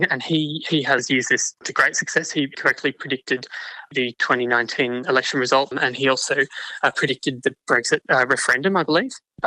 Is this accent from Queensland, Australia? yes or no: yes; Brisbane, Queensland, Australia; my hometown of Brisbane.